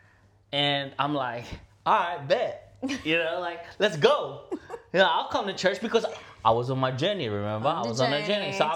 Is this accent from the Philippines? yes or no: yes; Philippines; And, you know, being Filipino myself, I love playing ball with the Filipinos too.